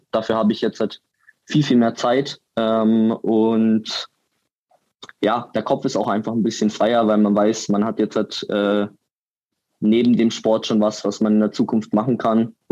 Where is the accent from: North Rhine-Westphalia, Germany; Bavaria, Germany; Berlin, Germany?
Bavaria, Germany; Munich; Das ist Hammer, dass wir ein Multisport-Event in praktisch meiner Heimatstadt haben.